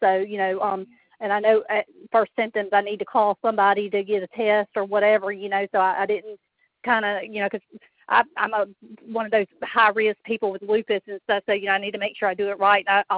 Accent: Alabama, United States; County, the Baldwin County Health Department, because I'm from Baldwin County.

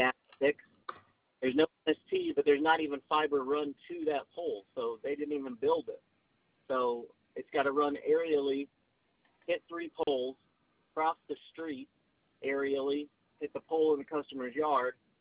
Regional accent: Texas, United States; I'm originally from Texas, so I'm heading back to Texas tomorrow, and I'll be there till Monday.

